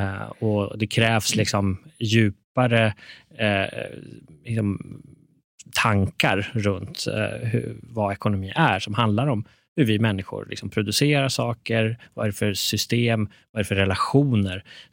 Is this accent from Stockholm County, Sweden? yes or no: yes; Stockholm, Stockholm County, Sweden; Vet jag är uppvuxen i Tensta och Rinkeby.